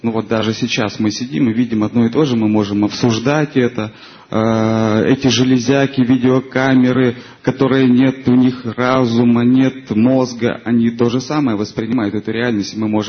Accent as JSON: {"language": "Russian", "region": "Moscow", "country": "Russia", "said": "я из Москвы."}